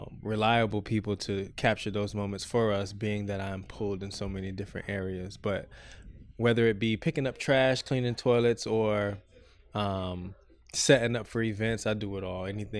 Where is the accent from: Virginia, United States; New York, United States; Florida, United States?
Florida, United States; Miami; I am a man of many talents, born and raised in Miami, Florida.